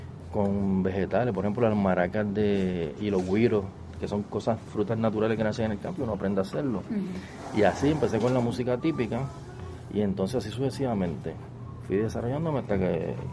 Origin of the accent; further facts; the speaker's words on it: Mayagüez, Puerto Rico; Yo soy natural de la ciudad de Aguas Puras, Mayagüez.